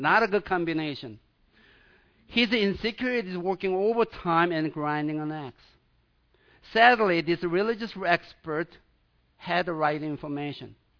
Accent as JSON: {"language": "English", "country": "South Korea", "tie": "born or raised there", "said": "Really, I'm from South Korea. I was born and lived in that culture"}